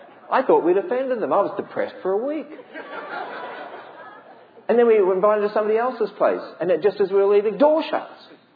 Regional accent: Australia; trying to impress her, you know, being Australian.

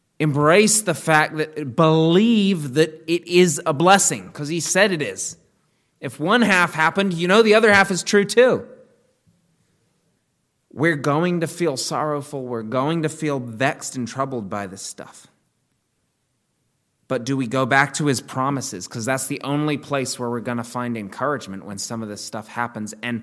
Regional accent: England, United Kingdom; I'm English, and you can't, in England, you have to say please and thank you.

